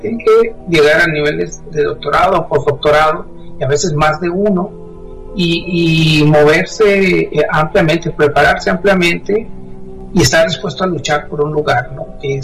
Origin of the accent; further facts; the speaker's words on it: Hermosillo, Sonora, Mexico; also born or lived in Ensenada; terminé en mi ciudad natal, en Hermosillo, donde soy profesor de la Universidad de Sonora.